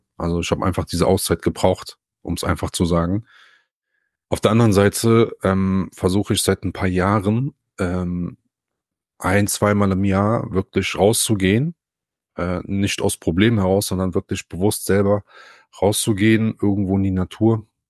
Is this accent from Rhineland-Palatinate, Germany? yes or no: yes; Koblenz, Rhineland-Palatinate, Germany; Ich bin hier in Koblenz aufgewachsen und in so einem am äußersten Stadtteil, also eher so dörflich.